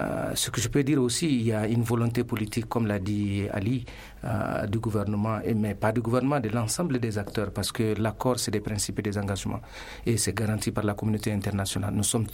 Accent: Mali; Nous sommes tous des Maliens

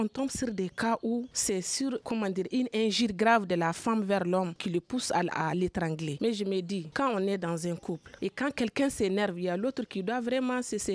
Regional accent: Timbuktu, Tombouctou, Mali; Par exemple, chez moi à Tombouctou, pour prendre une deuxième femme

